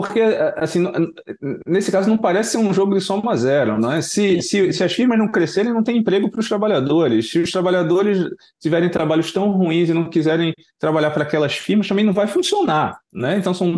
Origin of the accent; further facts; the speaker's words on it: Brazil; não só porque eu sou brasileiro